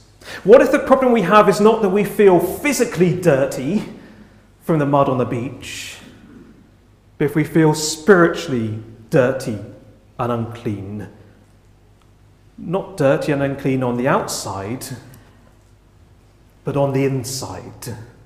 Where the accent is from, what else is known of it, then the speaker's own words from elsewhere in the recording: United Kingdom; Being British, I imagine there was a nice orderly queue of people queuing up